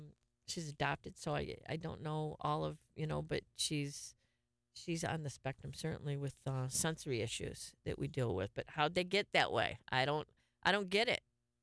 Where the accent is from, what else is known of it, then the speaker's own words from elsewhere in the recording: Michigan, United States; Okay, I'm from Michigan.